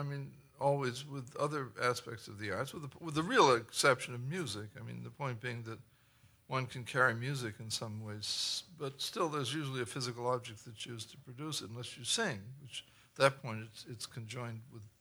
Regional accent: New England, United States; It was absolutely fitting for a kid growing up in New England.

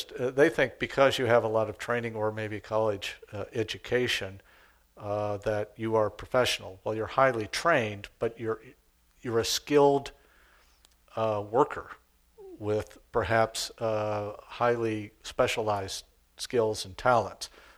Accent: Arizona, United States; I'm from Arizona. We just had 1 million acres burn.

